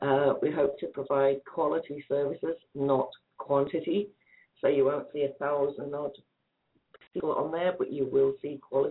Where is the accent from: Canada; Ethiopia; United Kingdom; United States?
United Kingdom; Durham, North East England; accent: Geordie; now in New Zealand; I'll be born within a mile of the Tyne. I'm from northeast England. I'm from the great city of Durham.